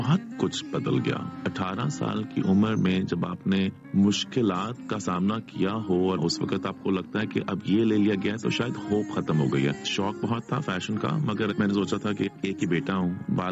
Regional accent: New York, United States; also born or lived in Pakistan; میری فیملی جو ہے ہم لوگ پنجاب کے ہیں, مگر زیادہ سے زیادہ جو میں نے اپنی زندگی گزاری وہ نیو یارک میں گزاری ہے. میں 2 سال کا تھا جب میں ملک سے باہر چلا گیا تھا. میں واپس پاکستان آیا تھا جب میں 18 سال کا تھا.

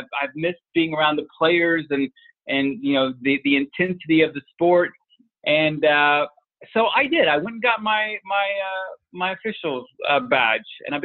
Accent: Tulsa, Oklahoma, United States; I grew up in a suburb of Tulsa, Oklahoma, and I was at a very young age, into soccer

